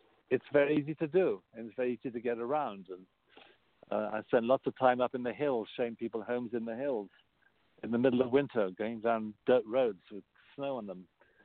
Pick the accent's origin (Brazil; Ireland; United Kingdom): United Kingdom; England; now in New York City, United States; growing up in England, when I knew everybody in the village.